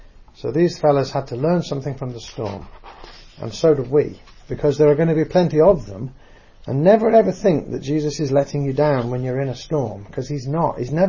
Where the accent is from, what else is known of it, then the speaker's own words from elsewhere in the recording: England, United Kingdom; I'm English and dry